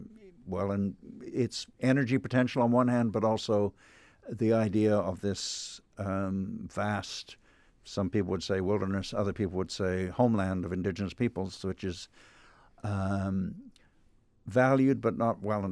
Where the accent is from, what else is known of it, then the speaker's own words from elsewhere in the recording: Canada; I think as a Canadian, I want to be careful not to be too glib about the differences.